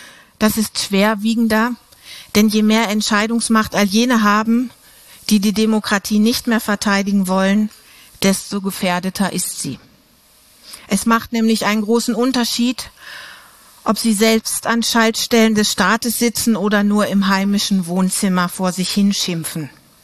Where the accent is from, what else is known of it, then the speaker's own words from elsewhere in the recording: Germany; Sie hören schon, ich komme aus Deutschland, meine Beispiele werden, das ist auch historisch passend, natürlich auch aus Deutschland, aber auch aus Italien kommen.